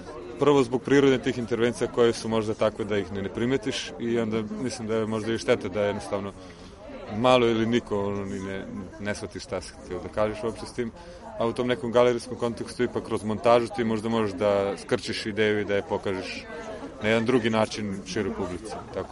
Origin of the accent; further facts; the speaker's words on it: Bosnia & Herzegovina; Ja sam odrastao u Bosni i tamo je bilo tako, ako ne uradiš sam, nema.